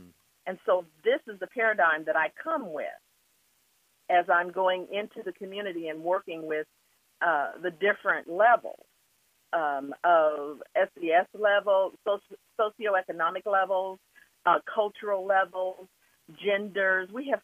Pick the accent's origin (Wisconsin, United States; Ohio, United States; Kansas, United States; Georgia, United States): Kansas, United States; Wichita; I was at that age, 3 years old and growing up in Wichita